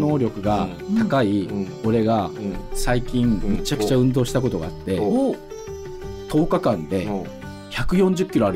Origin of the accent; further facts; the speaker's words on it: Goto Islands, Nagasaki, Japan; あの九州出身なんですけど、長崎県の五島列島出身なんですけど